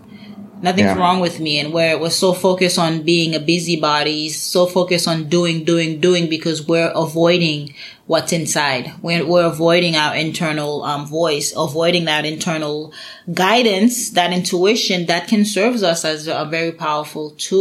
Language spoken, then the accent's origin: English; Haiti; I remember growing up, I grew up in Haiti